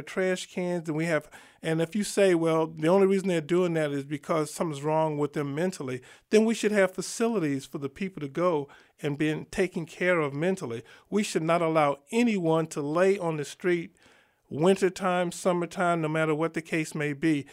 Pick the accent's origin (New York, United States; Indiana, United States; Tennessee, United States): New York, United States; New York City; I'm from New York City, and when I used to go to work in Manhattan, I go to work at 6 o'clock in the morning.